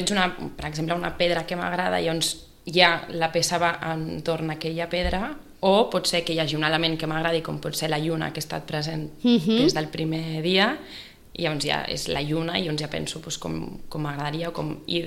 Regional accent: Sitges, Catalonia, Spain; però tothom que sap que soc de Sitges.

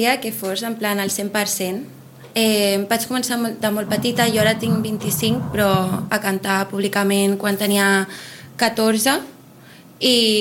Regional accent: Sitges, Catalonia, Spain; born or raised there; also born or lived in Barcelona

